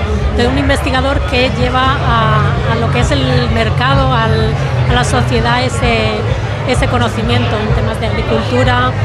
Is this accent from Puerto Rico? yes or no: no; Orihuela, Valencian Community, Spain; now in Elche, Spain; Soy de Orihuela, aunque vivo en Elche.